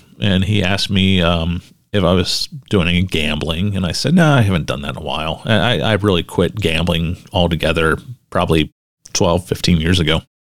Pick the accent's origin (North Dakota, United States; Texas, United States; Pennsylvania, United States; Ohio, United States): Pennsylvania, United States; Pittsburgh; I'm from Pittsburgh, and we have a casino right in Pittsburgh